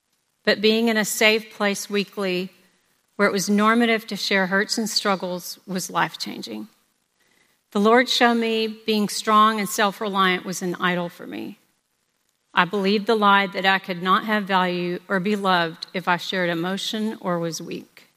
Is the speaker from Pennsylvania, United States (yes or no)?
no; Texas, United States; I grew up here in Texas. My parents were alcoholics.